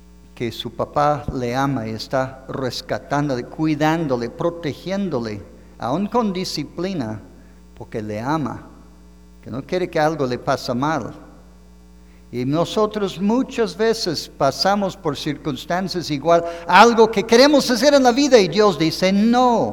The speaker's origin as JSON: {"language": "Spanish", "town": "Los Angeles", "region": "California", "country": "United States", "tie": "born or raised there", "also_born_or_lived": "San Francisco / San José", "lives_now": "Mexico", "said": "donde yo nací en California hace unos cuantos años, comprábamos todos ahí en el área donde nací, primero por Los Ángeles, California, posteriormente más arriba en la zona de San Francisco, San José, California"}